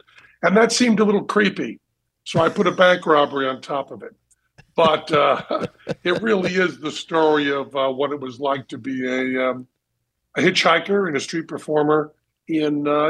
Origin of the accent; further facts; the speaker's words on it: Greenfield, Massachusetts, United States; I'm from Greenfield, Massachusetts, and I lived about 2 years, 2.5 years on the road, just hitchhiking, sleeping rough, as they say, hopping trains.